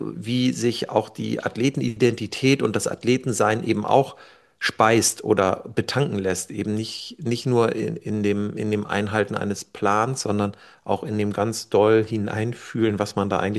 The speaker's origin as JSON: {"language": "German", "town": "Frankfurt", "region": "Hesse", "country": "Germany", "said": "wo kommen Sie denn her? Und ich sage, ja, aus Frankfurt."}